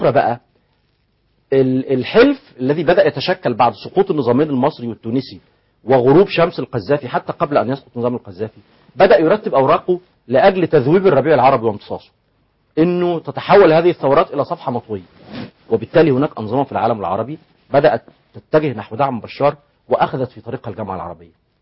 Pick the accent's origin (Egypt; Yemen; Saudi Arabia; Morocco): Egypt; احنا عندنا في مصر